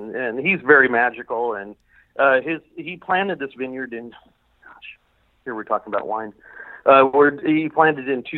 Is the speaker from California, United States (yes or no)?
yes; Hemet, California, United States; In the same place, Hemet.